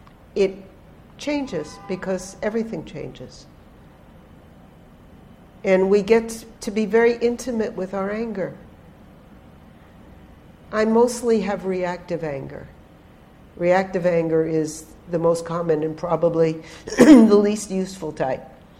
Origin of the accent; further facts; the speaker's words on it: United States; as I used to say, as an American, I can go anywhere to repent, but as somebody raised Zionist, you know.